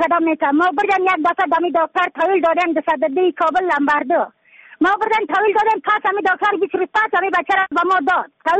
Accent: Badakhshan, Afghanistan; از بدخشان هستم، مرکز بدخشان، ولسوالی یکلی پایان، خیره وینگ،

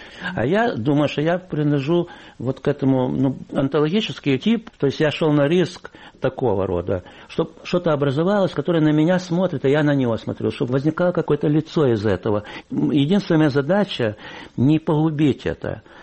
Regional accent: Kyiv, Ukraine; Я днепровский. Дело в том, что все детство тут, я на Сеном базаре жил, яры вот такие, сразу раз, выходишь там, Днепр.

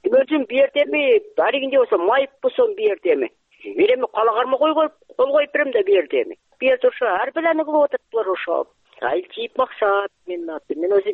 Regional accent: Uzgen, Osh Region, Kyrgyzstan; Өзгөндөн болом.

